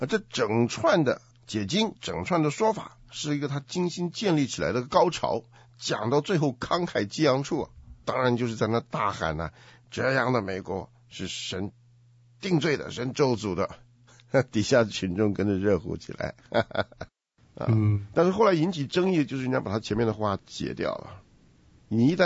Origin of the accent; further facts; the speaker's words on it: China; 我们中国人讲说要无愧于心，不违背自己的良心，那个就不叫罪，是一样的吧。